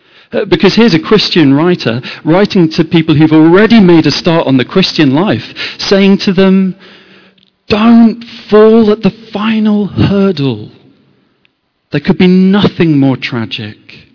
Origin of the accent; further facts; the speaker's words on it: England, United Kingdom; Falling at the final hurdle is something you have to get very used to as an Englishman who likes sport.